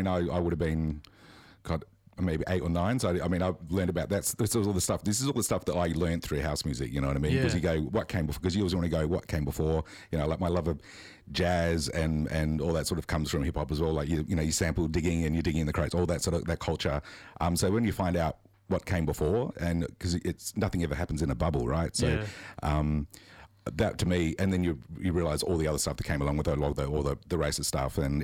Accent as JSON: {"language": "English", "town": "Adelaide", "region": "South Australia", "country": "Australia", "tie": "born or raised there", "said": "I grew up in Adelaide."}